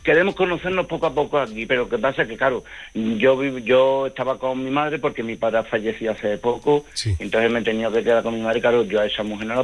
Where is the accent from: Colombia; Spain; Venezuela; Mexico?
Spain; Badajoz, Extremadura; Yo soy de Badajoz.